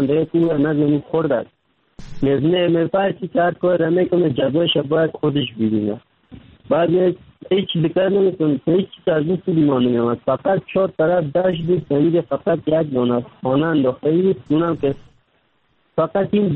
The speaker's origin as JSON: {"language": "Persian", "region": "Kabul", "country": "Afghanistan", "moved": "yes", "lives_now": "Turkey"}